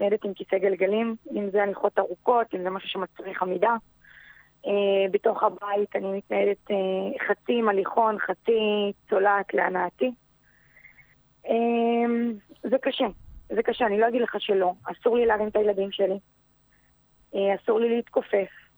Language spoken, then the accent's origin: Hebrew; Ra'anana, Central District, Israel; אני רעננית ותיקה, אני גדלתי כאן. עברתי לכאן כשהייתי בכיתה ג' ומאז נשארתי. אחרי הצבא גרתי כמה שנים ברמת גן ובתל אביב, וברגע שאני הקמתי משפחה החלטתי לחזור לרעננה.